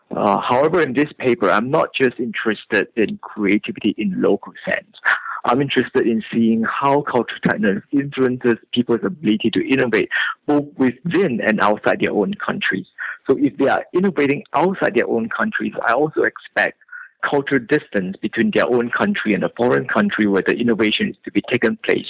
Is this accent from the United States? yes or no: no; Singapore; growing up in Asia and more specifically in Singapore